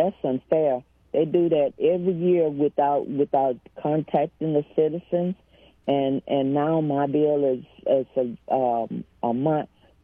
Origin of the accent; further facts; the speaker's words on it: Pineville, United States; I was born and raised in Pineville. And I had went to California in 2000, and I moved back home in 2002.